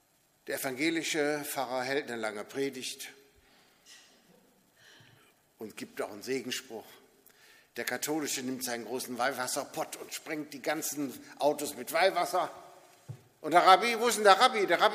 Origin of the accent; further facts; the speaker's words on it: Cologne, North Rhine-Westphalia, Germany; Ja, ich kann es als Kölner natürlich nicht lassen, an dem Tag etwas Witziges zu machen.